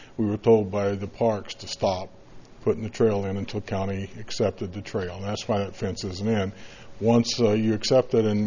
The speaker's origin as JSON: {"language": "English", "town": "Nipomo", "region": "California", "country": "United States", "said": "I am from Nipomo"}